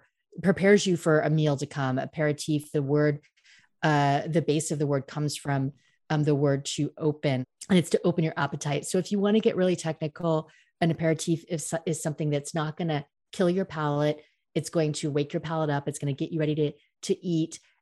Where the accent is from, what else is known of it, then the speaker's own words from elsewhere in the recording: United States; I'm like, you know what, dude, I'm American.